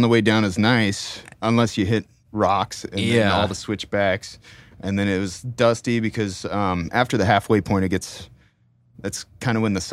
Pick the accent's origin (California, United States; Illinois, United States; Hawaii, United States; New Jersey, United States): California, United States; Merced; now in Lompoc, United States; I grew up in Merced. I went to Golden Valley High School. I currently live in Lompoc, California, which is in Santa Barbara County.